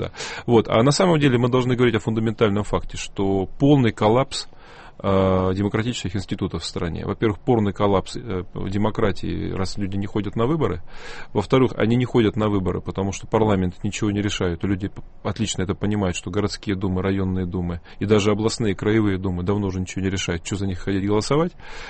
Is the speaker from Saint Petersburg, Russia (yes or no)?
no; Altai Krai, Russia; У меня много друзей в Кузбассе, я же сам с Алтая, мы земляки, соседи.